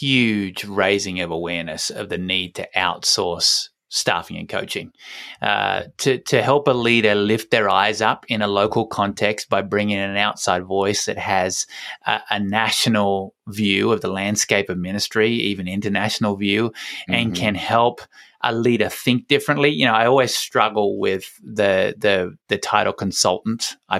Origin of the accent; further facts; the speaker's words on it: Tasmania, Australia; I'm from Tasmania.